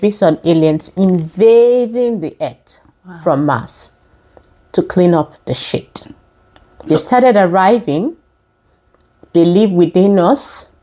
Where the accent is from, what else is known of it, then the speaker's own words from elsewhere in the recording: Nigeria; Because I am Nigerian and we did debate in school.